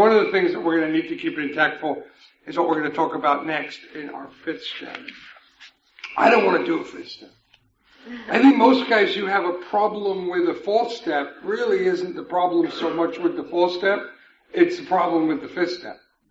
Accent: England, United Kingdom; I grew up in England, and in England they use that phrase, stiff upper lip.

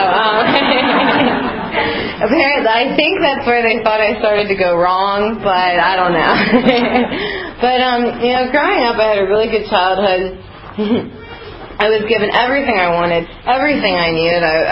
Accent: Reading, Pennsylvania, United States; born there; I was born in Reading, Pennsylvania to a fabulous family.

